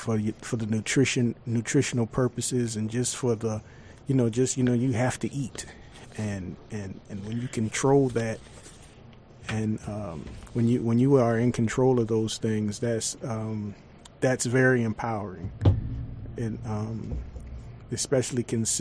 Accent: Savannah, Georgia, United States; But I'm born and raised in Savannah. My family is from out of Pula and Bloomingdale, and they've been growing things and having farms since then.

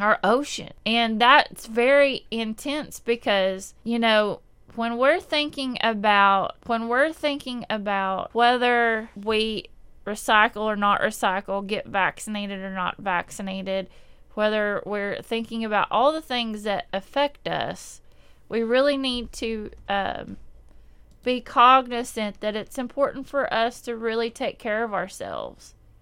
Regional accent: Appalachia, United States; but I am Southern, and I am from Appalachian Mountain

